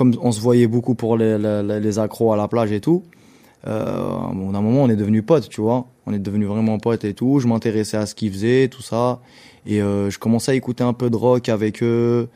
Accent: Algeria; Parce que je suis né en Algérie, j'ai grandi en Algérie

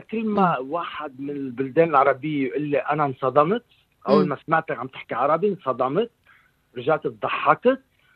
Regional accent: Lebanon; ومع من وين أنا يعني بيجي من لبنان ك يعني أنا رجال عربي من أهل العرب، ربيت بين العرب، سو هيدا هو مصدري أصلا.

